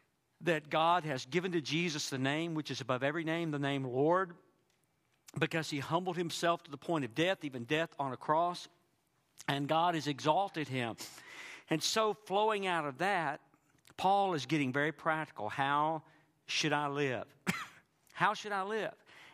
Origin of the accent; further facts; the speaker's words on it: Mount Pleasant, Texas, United States; I said, well, I'm from Mount Pleasant, Texas. He said, that's East Texas. Northeast Texas, isn't it? I said, yes, sir.